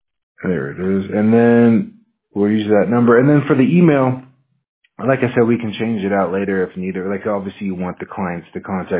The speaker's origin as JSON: {"language": "English", "region": "Washington", "country": "United States", "said": "I'm actually from Washington State, so I'm used to the cold, right?"}